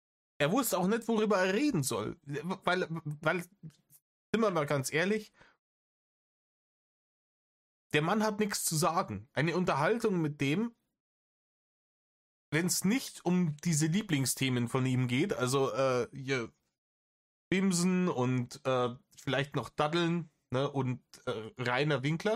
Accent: Bavaria, Germany; Wie man bei uns in Bayern sagt. In Bayern, wir gehen wild mit den Verneinungen.

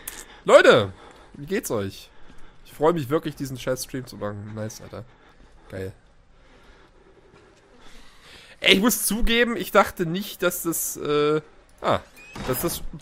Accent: East Germany, Germany; Ich als Ossi fühle mich da ganz zu Hause. Es ist so schlimm im Osten, ja.

